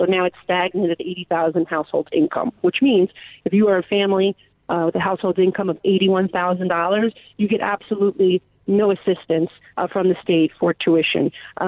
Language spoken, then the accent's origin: English; New York, United States; Well, as a New Yorker, I find it really scary.